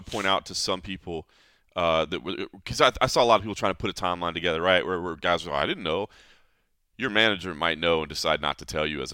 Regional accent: Texas, United States; I'm not going to my home state of Texas where the UFC is, San Antonio.

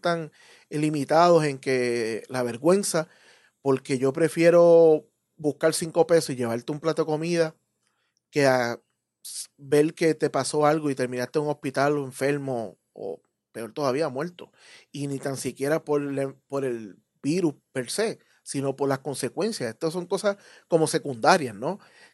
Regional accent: Guaynabo, Puerto Rico; cuando le toca la ruta de mi pueblo, ¿no? Cuando aparece Guaynabo

